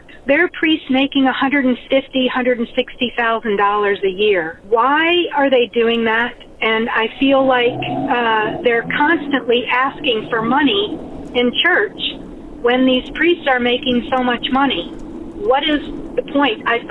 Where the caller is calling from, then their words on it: Atlanta, Georgia, United States; I'm calling from Atlanta.